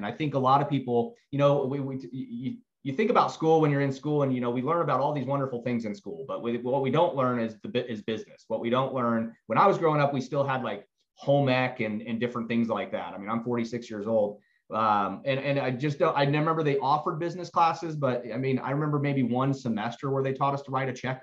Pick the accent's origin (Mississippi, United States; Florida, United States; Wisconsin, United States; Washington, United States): Florida, United States; Tampa; also born or lived in Miami; but I grew up in Tampa, Miami, all over Florida. I've worked in every aspect of Florida there is.